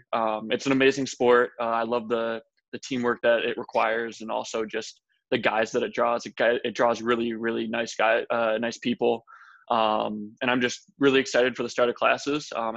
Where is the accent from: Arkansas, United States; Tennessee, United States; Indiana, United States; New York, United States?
New York, United States; Penfield; Yeah, so I'm from Penfield, New York.